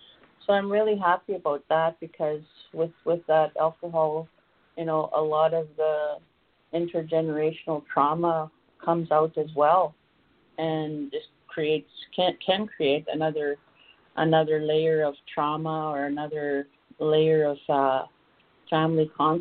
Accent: Manitoba, Canada; I'm from the Manitoba area. I'm indigenous to Manitoba on both sides of my family, on my dad's side and my mother's side.

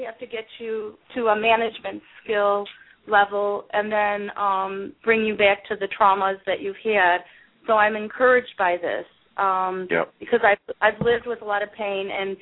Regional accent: Pittsburgh, Pennsylvania, United States; born there; I was born in Pittsburgh. I'm an adoptee, and my birth mother was Jewish, and my birth father was Irish.

